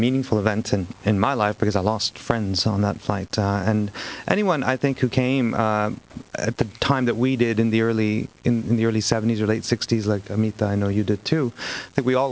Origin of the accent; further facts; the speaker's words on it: Canada; No, I'm speaking as a Canadian.